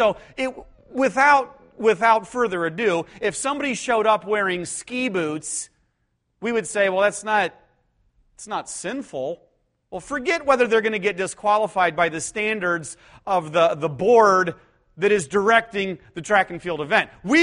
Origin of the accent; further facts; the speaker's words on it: Cuyahoga Falls, Ohio, United States; I grew up in Cuyahoga Falls, Ohio, just south of Cleveland.